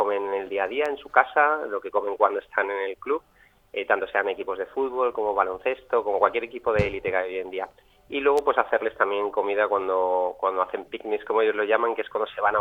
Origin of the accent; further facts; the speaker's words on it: Valencia, Valencian Community, Spain; yo soy de Valencia de toda la vida